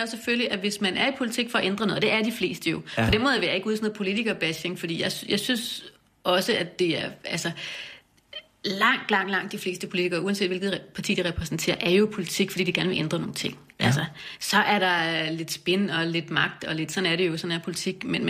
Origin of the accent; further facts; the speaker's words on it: Smørum, Capital Region of Denmark, Denmark; Sådan ude i noget, der hedder Smørum, ude ved Ballerup. Så det var sådan et rødt bofællesskab. Jeg kom fra en meget rød baggrund.